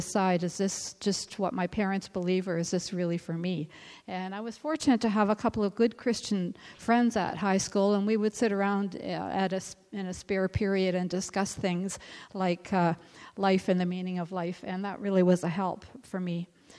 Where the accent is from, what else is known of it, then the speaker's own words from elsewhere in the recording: Toronto, Ontario, Canada; born there; I hate to admit it, but I was born in Toronto.